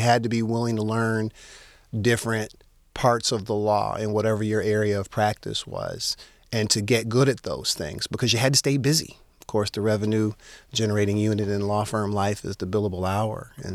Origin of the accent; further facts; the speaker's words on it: Detroit, Michigan, United States; it was a chance to kind of practice big firm law in my hometown and get some of the, experience that I knew would propel me forward. One of the things I liked about practicing in Detroit's market